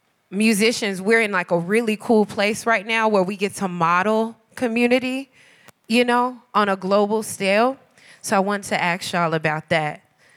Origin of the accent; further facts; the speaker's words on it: Memphis, Tennessee, United States; Shout out to Memphis. I'm from Memphis.